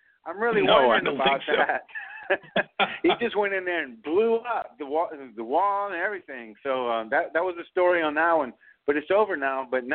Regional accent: Louisiana, United States; I'm a Cajun from South Louisiana

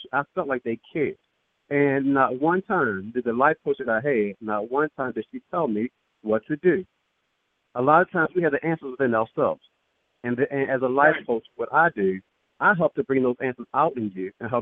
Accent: Baltimore, Maryland, United States; I'm originally from Baltimore City. I was a lieutenant in the Baltimore City Fire Department for 23 years.

